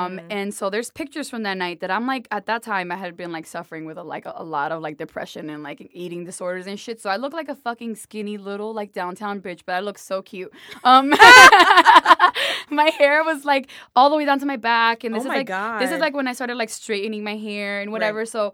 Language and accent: English; New York City, New York, United States; our homie from the block where I grew up from in the Bronx is Decatur